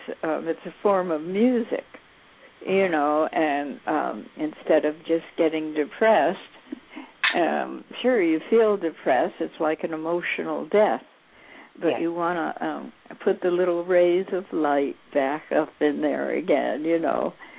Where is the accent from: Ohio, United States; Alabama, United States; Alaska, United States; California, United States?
Alabama, United States; And I don't want anybody to know I'm from Alabama.